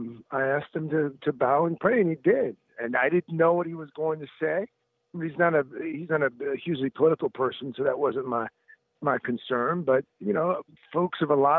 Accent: South Carolina, United States; I grew up in South Carolina, and I went to church. I'm Baptist

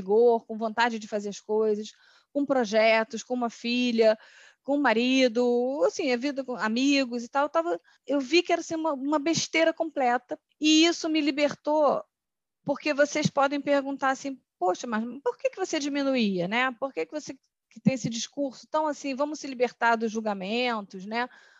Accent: Rio de Janeiro, Brazil; de Rio de Janeiro, eu sou do Rio de Janeiro

